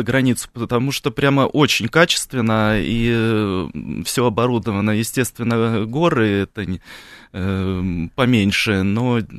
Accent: Sakha Republic, Russia; Я уже раньше сказал, что все детство я провел в Якутии.

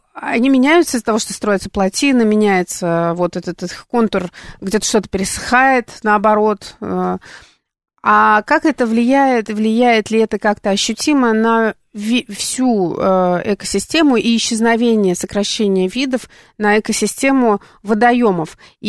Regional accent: Saint Petersburg, Russia; now in Moscow, Russia; в Ленинграде, я из Ленинграда, там в Санкт-Петербурге

